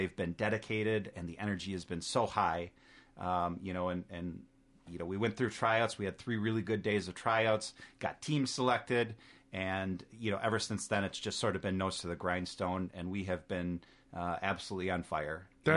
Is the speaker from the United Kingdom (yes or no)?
no; Rochester, Minnesota, United States; So I was born and raised in Rochester, Minnesota.